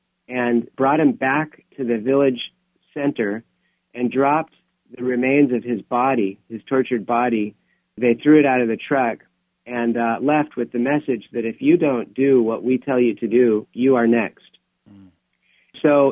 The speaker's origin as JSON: {"language": "English", "region": "Alaska", "country": "United States", "said": "I'm from Alaska, Bob, so on my way to Thailand, I flew through Japan with Youth with a Mission for a short-term outreach"}